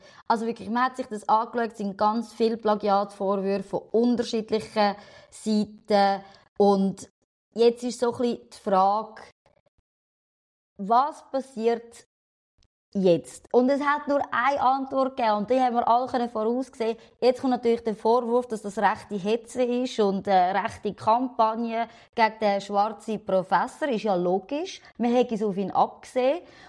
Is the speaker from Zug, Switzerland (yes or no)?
no; Zurich, Switzerland; als Zürcher muss ich das sagen, eine schöne